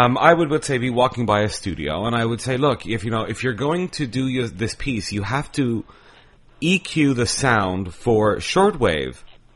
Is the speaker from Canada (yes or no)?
yes; Canada; it makes me think of what I used to hear when I was growing up in Canada.